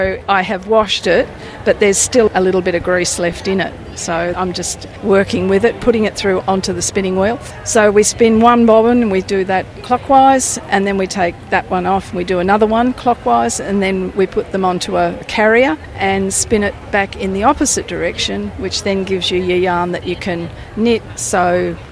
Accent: Jervis Bay, New South Wales, Australia; Jervis Bay.

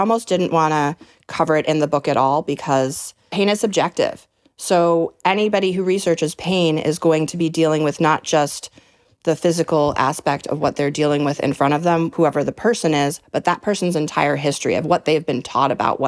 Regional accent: New York, United States; And so this book really came out of my experience growing up in New York's Hudson Valley. I lived on a property with my grandma.

